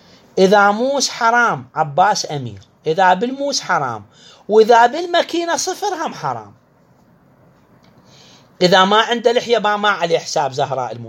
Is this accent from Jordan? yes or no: no; Iraq